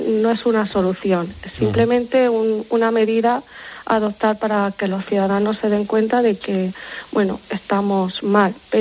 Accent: Region of Murcia, Spain; now in Almería, Spain; bueno, yo soy murciana y ahora vivo en Almería

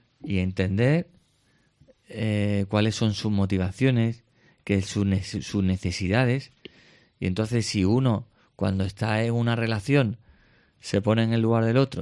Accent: Jerez de la Frontera, Andalusia, Spain; born there; now in Cádiz, Spain; Bueno, pues es verdad que nací en Jerez, pero ya hace casi 20 años decidí venirme a Cádiz

